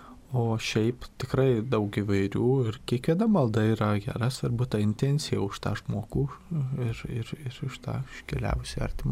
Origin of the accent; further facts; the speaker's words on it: Samogitia, Lithuania; Apie Žemaitijos tos kalnus gėdamus, taip pat juos nekartą esu gėdojęs, kadangi iš to krašto mano tėviškė